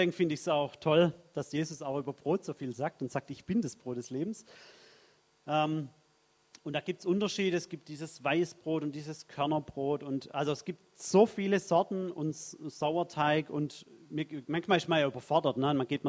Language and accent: German; Baden-Württemberg, Germany; ich weiß hier in Süddeutschland, die Schwaben, die lieben einfach ihr Brot, oder? Also mir geht es auch so, ich bin ja auch Schwabe